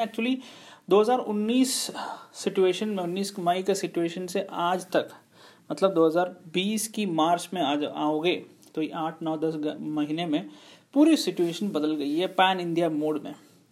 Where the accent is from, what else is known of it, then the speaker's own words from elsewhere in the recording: South India, India; Hindi is a second language; मैं native speaker Hindi नहीं हूँ, मैं तो साउथ से हूँ, तो हमारा हिंदी इतना अच्छा नहीं है